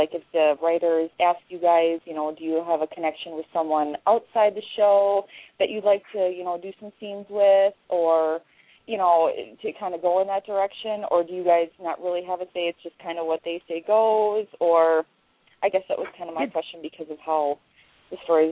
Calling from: Wisconsin, United States; I'm calling from Wisconsin. Go Packers.

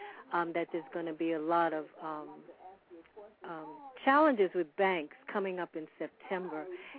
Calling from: Alabama, United States; and I'm calling from Alabama.

